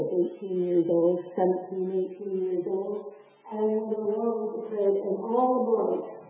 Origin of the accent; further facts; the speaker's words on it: Toronto, Ontario, Canada; I come from Toronto, which is not a Navy town.